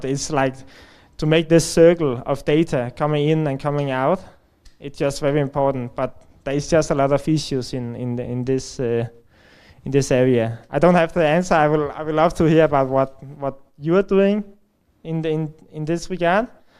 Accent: Denmark; I'm from Denmark, and I have also been facing problems in Denmark

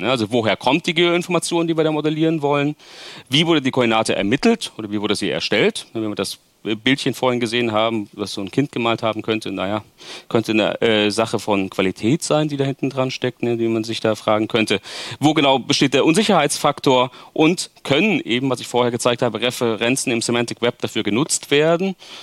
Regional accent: Mainz, Rhineland-Palatinate, Germany; Und ich komme aus Mainz

